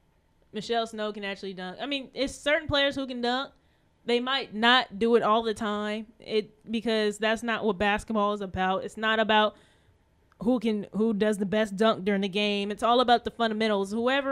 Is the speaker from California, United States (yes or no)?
yes; California, United States; It just doesn't feel right. I'm from Southern California. I have nothing against USC.